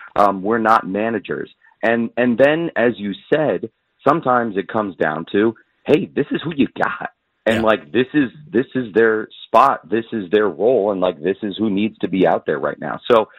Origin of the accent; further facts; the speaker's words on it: Florida, United States; I grew up in South Florida, one of the most humid places in the country.